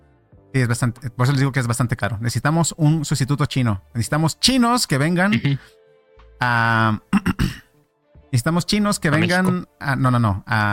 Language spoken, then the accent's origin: Spanish; Mexico; Bueno, soy mexicano.